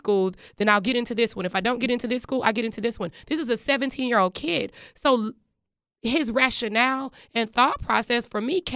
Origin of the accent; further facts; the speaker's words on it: Texas, United States; I am from Texas, and I am familiar with the high school that this kid attended.